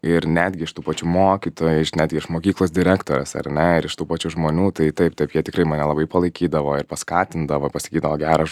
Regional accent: Vilnius, Vilnius County, Lithuania; Taip, esu vilnietis.

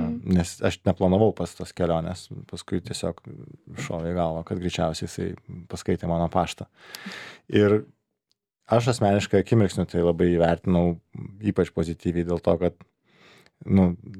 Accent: Kaunas, Kaunas County, Lithuania; dirbau čia nais Vilniuje, pas esu iš Kauno

